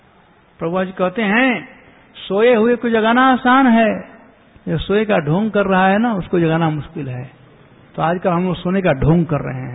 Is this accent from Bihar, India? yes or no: yes; Bihar, India; हमारे यहां बिहार में कहते हैं